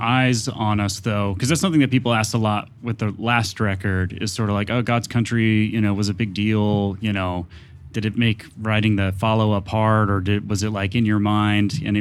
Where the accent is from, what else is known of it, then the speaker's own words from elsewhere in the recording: Oklahoma City, Oklahoma, United States; I mean, we're from Oklahoma City, which for people that don't know, it's, you know, it's a relatively small city in like dead center in the middle of America.